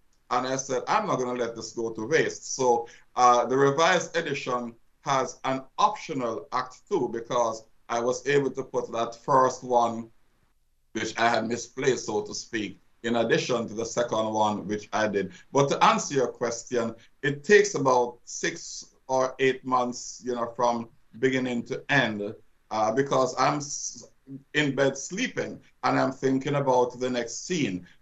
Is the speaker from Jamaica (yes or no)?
yes; Jamaica; shortly after I left high school, I taught pre-trained at a school in my home country of Jamaica